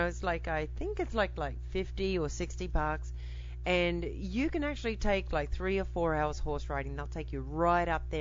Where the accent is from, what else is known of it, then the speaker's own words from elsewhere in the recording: Queensland, Australia; I grew up in North Queensland. It's tropics. It's, you know, scuba diving, warm waters, the Great Barrier Reef, you know, the tropical rainforests.